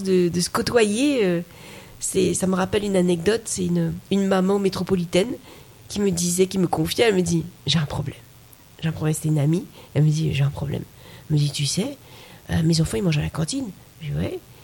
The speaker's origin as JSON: {"language": "French", "country": "Haiti", "said": "Franchement, on vient d'Haïti, et quand je vois justement toute cette diaspora haïtienne qui réussit au Canada et aux États-Unis, je ne suis pas étonnée du tout."}